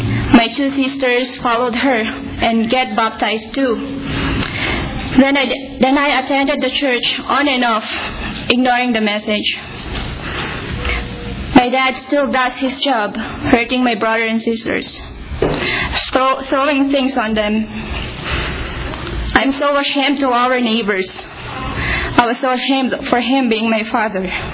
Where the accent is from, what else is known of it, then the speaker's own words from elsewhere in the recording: Philippines; English is a second language; moved away as an adult; now in Canada; I was born in the Philippines and just got here in Canada a year ago to work as a caregiver.